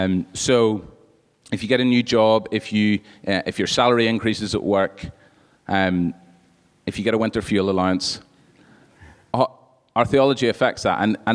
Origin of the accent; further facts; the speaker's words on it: United Kingdom; So I think we're more influenced in how little we talk about money and giving by being British than by being biblical. And I'm depending on what day of the week it is, I decide whether I'm British or not. But I am European.